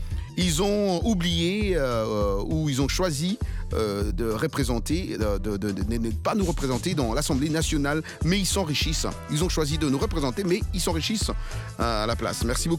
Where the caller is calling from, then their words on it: DR Congo; Chez nous, en RDC, les députés sont des coureurs d'argent et non pas pour le peuple congolais.